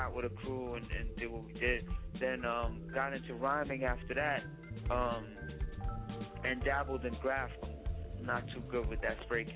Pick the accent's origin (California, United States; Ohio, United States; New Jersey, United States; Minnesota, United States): New Jersey, United States; Jersey City; And I grew up in Jersey City, so that was, you know, that's a hop, skip, and a jump from Manhattan, and it's right there.